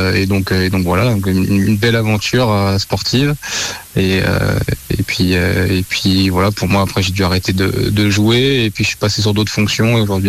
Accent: Île-de-France, France; Ah, je viens des Yvelines, alors, je viens de la région parisienne, voilà.

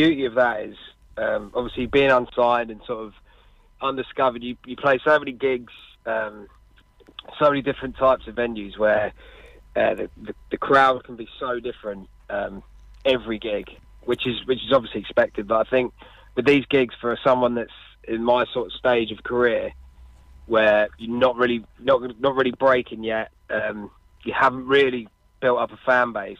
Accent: Cambridge, East of England, United Kingdom; I'm the outsider from Cambridge, so it's quite local.

